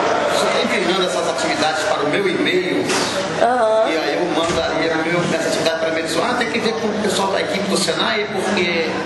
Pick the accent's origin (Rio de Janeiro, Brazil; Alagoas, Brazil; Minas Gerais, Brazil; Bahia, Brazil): Rio de Janeiro, Brazil; Campos dos Goytacazes; Sou de Campos, fui da casa, Rio de Janeiro.